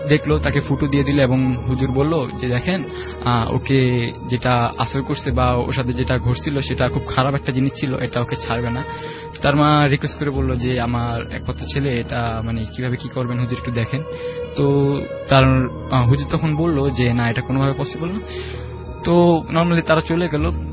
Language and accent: Bangla; Kalamuchi, Chittagong Division, Bangladesh; আমার গ্রাম হচ্ছে আপনার নোয়াখালী কবিরহাট উপজেলার কালামুছি।